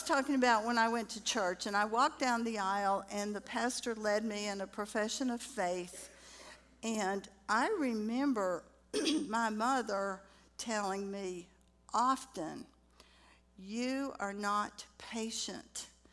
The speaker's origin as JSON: {"language": "English", "town": "Atlanta", "region": "Georgia", "country": "United States", "tie": "born there", "said": "I was born in Atlanta. I'm an only child, very, very spoiled by my parents."}